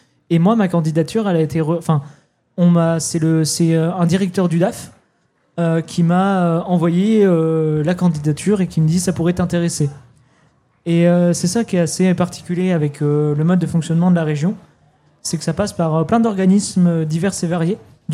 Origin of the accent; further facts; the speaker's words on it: Nouvelle-Aquitaine, France; moi je viens de Charente, mais du coup je suis sur le territoire de Charente et de Charente-Maritime.